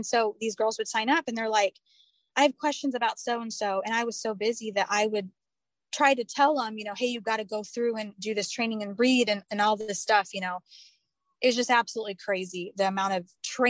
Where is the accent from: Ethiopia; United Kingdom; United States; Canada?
United States; Indiana; now in Alabama, United States; I live in Alabama now. I'm originally from Indiana.